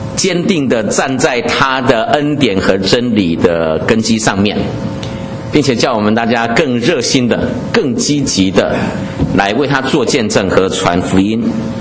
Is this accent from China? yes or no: no; Taichung, Taiwan; 小时候在台湾台中的大甲溪支流里面的那个玩水，